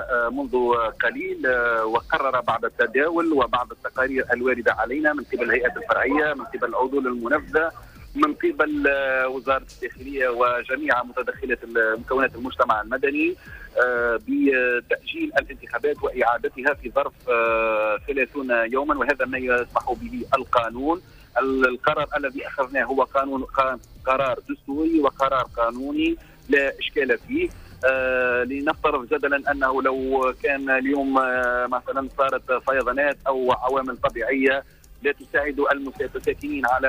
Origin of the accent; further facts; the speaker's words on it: Tunisia; احنا كشعب تونسي نتحملوا النتائج